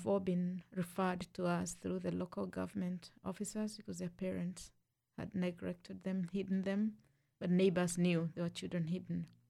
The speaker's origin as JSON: {"language": "English", "country": "Kenya", "said": "I come from Kenya."}